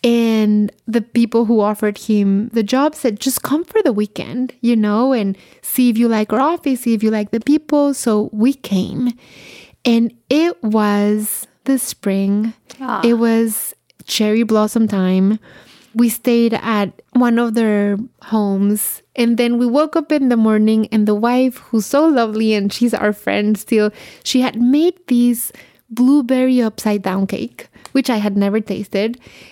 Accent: Mexico; moved away; cooking the food from my home country. So I started getting recipes and tips and connecting with Mexicans from all over the place.

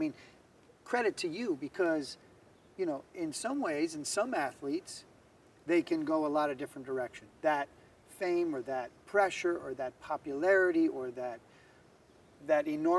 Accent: United States; considering I'm from the United States, in which, you know, we haven't been around very long.

